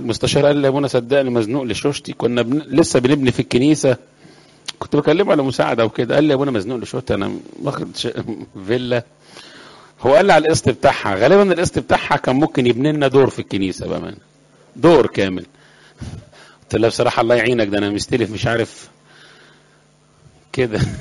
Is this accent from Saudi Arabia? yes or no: no; Upper Egypt, Egypt; على فكرة انا من الصعيد، جدودي والعمام والغامة